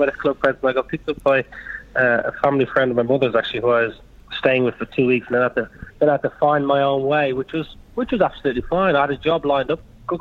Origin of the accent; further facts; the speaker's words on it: Ireland; moved away as an adult; now in Australia; I was pretty quick to say, actually, I'm Irish, mate.